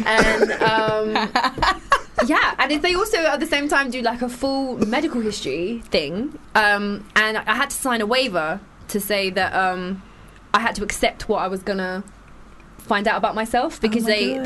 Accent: England, United Kingdom; dude, I'm English, I don't know.

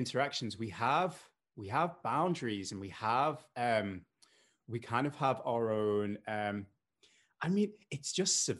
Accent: Liverpool, North West England, United Kingdom; accent: Scouse; And despite the accent, I know it's mild. I'm from Liverpool

